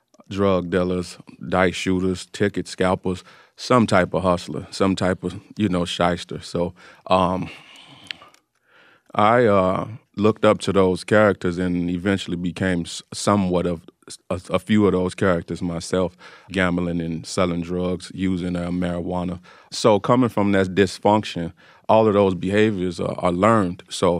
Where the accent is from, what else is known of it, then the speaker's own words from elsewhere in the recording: Chicago, Illinois, United States; Well, I grew up in the Henry Horner Houses, which they tore those projects down and rebuilt it to what is called West Haven Park now, I believe. So I was born there roughly about 79.